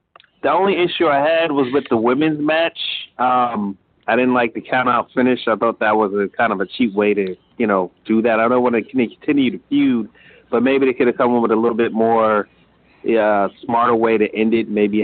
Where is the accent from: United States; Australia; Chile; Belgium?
United States; Panama City, Florida; From Panama City, Florida.